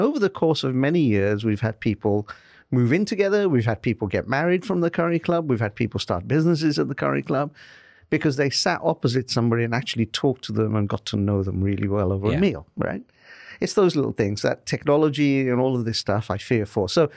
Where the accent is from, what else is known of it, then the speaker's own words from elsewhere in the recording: England, United Kingdom; now in United States; When we moved here from England, we moved to Vienna, Virginia first